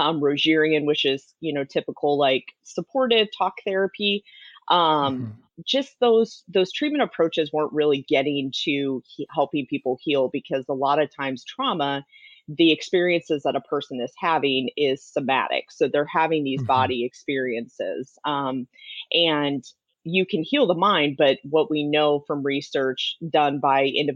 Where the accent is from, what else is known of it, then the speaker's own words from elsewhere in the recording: South Dakota, United States; accent: Northern; For starters, I'm from South Dakota, but you were close. I was born there. Sure. Yeah. So if you hear a Northern accent, that's what you're hearing a little bit.